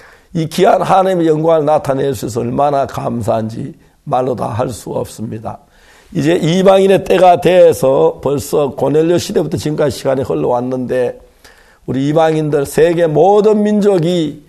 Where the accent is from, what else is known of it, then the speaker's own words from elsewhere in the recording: South Korea; 사실 저는 한국 사람인데